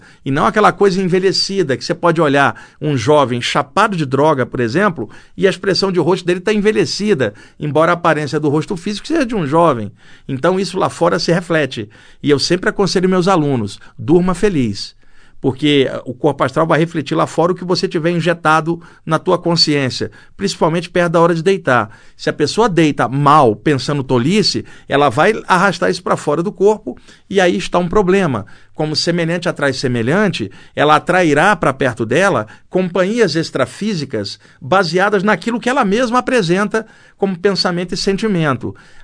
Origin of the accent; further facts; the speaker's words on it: Rio de Janeiro, Brazil; now in São Paulo, Brazil; Você veio do Maranhão para cá, eu vim do Rio.